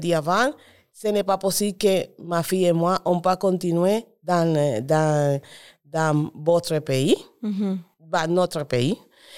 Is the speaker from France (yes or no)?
no; Colombia; French is a second language; now in Canada; Je viens de Colombie.